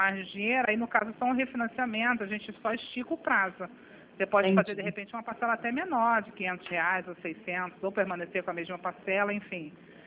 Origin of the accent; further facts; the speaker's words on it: Nova Iguaçu, Rio de Janeiro, Brazil; eu sou aqui de Nova Iguaçu mesmo